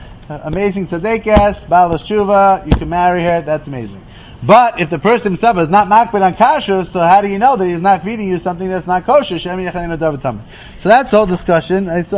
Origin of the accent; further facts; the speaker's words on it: Queens, New York, United States; because the one in Queens, when I was growing up in Queens, was not kosher.